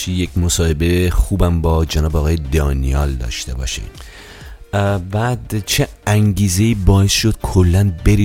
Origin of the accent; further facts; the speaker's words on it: Tehran, Tehran Province, Iran; تهران، این شهر پر رفت آمد با مردمان خونگرم و مهربونش، و البته همشهری خود من.